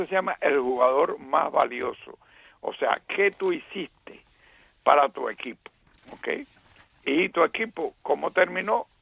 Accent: Cuba; porque somos cubanos

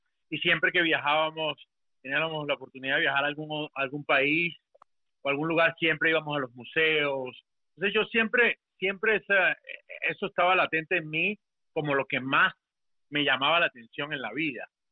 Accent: Caracas, Capital District, Venezuela; Yo me crié en Caracas, ahí hice toda mi adolescencia, mis años del colegio, de bachillerato

